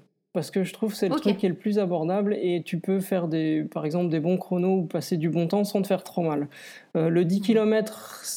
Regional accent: Nancy, Grand Est, France; now in Brussels, Belgium; je suis français à la base, parce que je suis originaire de Nancy. Et puis, j'ai débarqué à Bruxelles en 2007.

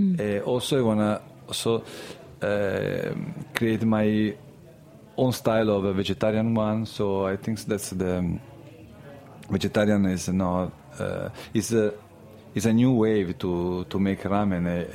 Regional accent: Milan, Lombardy, Italy; English is a second language; from Milano.

